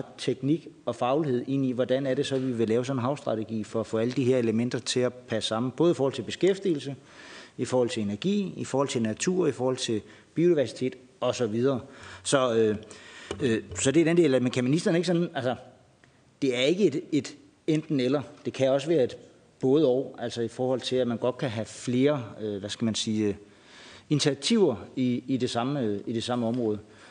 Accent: Nysted, Zealand, Denmark; nede ved Nysted, hvor jeg kommer fra.

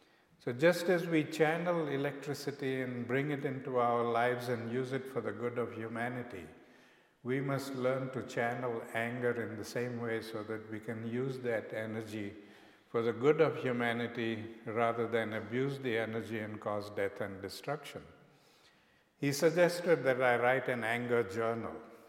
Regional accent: South Africa; One of the first things that I was taught by my grandfather when I came to him from South Africa, because I was a victim of prejudices.

